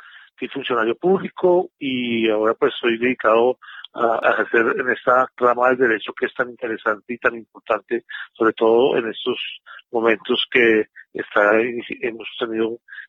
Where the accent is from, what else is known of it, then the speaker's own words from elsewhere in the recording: Bogotá, Colombia; Yo soy un bogotano, nacido en el año 69